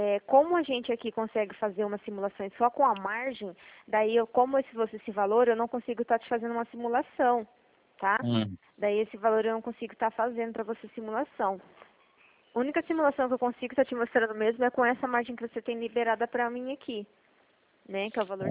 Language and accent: Portuguese; Maringá, Paraná, Brazil; eu sou de Maringá